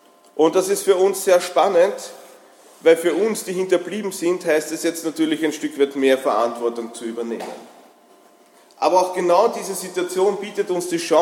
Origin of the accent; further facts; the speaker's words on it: Vienna, Austria; Ich war am Weg von Wien, ich komme ursprünglich aus Wien. Ich bin aus dem 22. Bezirk hergefahren, wo ich ursprünglich zu Hause bin.